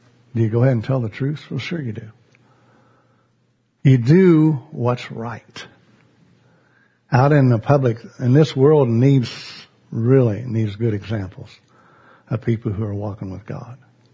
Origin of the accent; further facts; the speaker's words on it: Lakin, Kansas, United States; Jack and I grew up in Lakin, Kansas together. We're about a block and a half from each other.